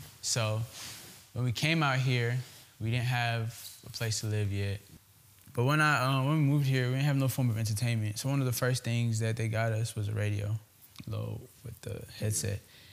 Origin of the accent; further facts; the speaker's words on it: Nigeria; So that was my experience kind of growing up in Nigeria. Went to a popular school, UNILAG.